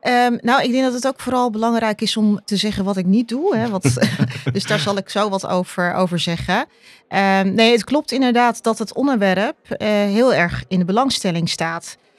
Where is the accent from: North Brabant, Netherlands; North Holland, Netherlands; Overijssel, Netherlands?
North Holland, Netherlands; Amsterdam; born there; Mijn geboortestad, dus ook heel leuk dat de podcast in Amsterdam wordt opgenomen.